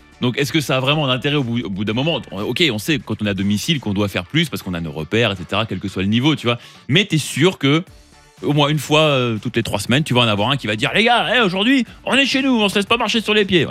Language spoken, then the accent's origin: French; Île-de-France, France; also born or lived in Cagnes-sur-Mer; De région parisienne. Okay. Et avec un petit détour par la région de Nice, Cagnes-sur-Mer.